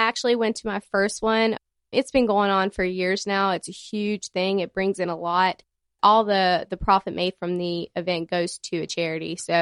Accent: Chipley, Florida, United States; you know, I grew up in Chipley. It's not far away from Pensacola.

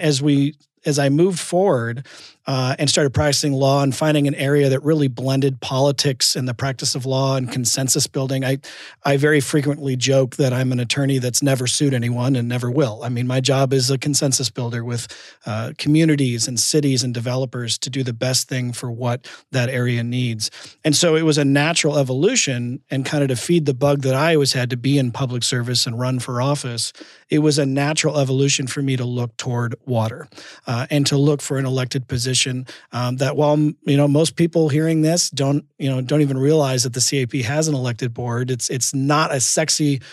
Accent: Arizona, United States; I born and raised in Arizona, and didn't go much farther than Tucson for schooling, so University of Arizona for undergrad and law school.

